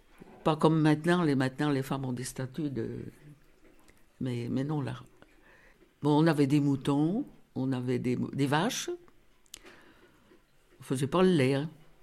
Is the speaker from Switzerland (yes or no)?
no; Le Martinat, France; J'ai 90 ans. Je suis née ici, au Martinat, le village, quoi. Et j'ai toujours habité ici.